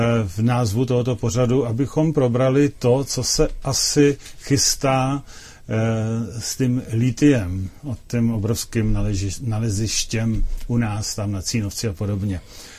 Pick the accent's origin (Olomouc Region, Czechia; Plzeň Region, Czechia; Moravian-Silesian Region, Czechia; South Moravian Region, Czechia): Plzeň Region, Czechia; Plzeň; já samozřejmě jsem z Plzně